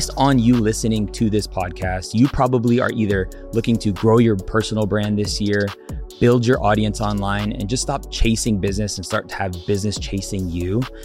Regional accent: Las Vegas, Nevada, United States; When I told her I was from Las Vegas

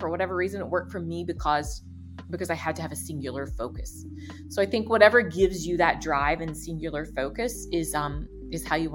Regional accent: the South, United States; Or I'm from the South, so we would say jump in whole hog, right?

